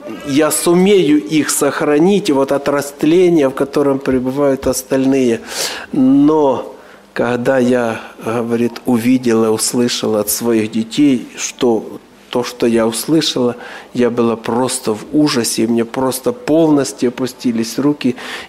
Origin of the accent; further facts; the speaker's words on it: Crimea, Ukraine; Он узнал, что я из Крыма.